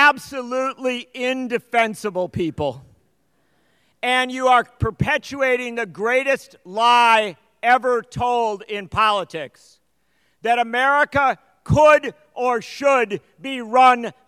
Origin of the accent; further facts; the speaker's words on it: Union Grove, Wisconsin, United States; As many of you know, I grew up in Union Grove, Wisconsin, where they hold the Racine County Fair.